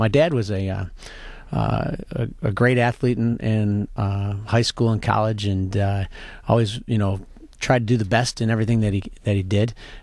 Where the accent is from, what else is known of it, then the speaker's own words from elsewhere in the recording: Northville, Michigan, United States; Yes, I grew up in the Detroit area. In fact, I grew up in Northville, Michigan, and went to Detroit Catholic Central High School.